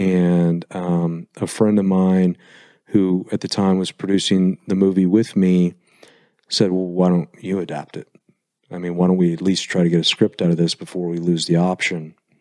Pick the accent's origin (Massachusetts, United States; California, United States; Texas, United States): Texas, United States; Fort Worth; I grew up in Fort Worth, which is a stone's throw from Dallas. But it was Dallas in the 1980s, which was when I grew up.